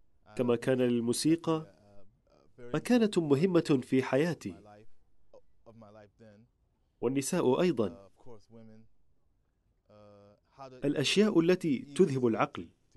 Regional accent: Philadelphia, Pennsylvania, United States; born there; Arabic is a second language; moved away; أنا من أمريكا، ولدت في فيلادلفيا، وهي مدينة تبعد حوالي ساعتين بالسيارة عن نيويورك من ناحية الشمال، كما تبعد حوالي 3 ساعات بالسيارة عن جنوب واشنطن.

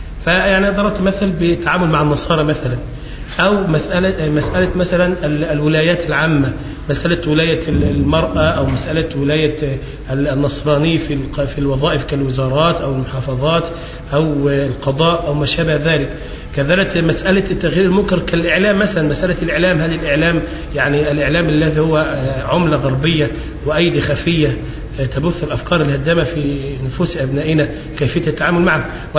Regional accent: Egypt; ونحن في إطار المواطنة ونحن مصريين أولا وأخيرا

